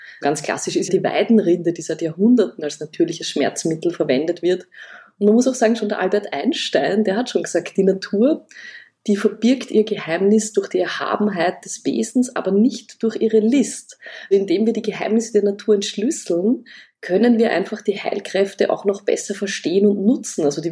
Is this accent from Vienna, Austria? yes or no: yes; Vienna, Austria; also ich bin in der Stadt aufgewachsen in Wien